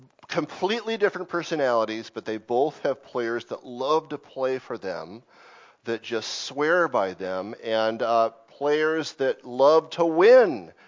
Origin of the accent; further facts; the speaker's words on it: New England, United States; Now, I'm from New England. I can do this. I'm from New England.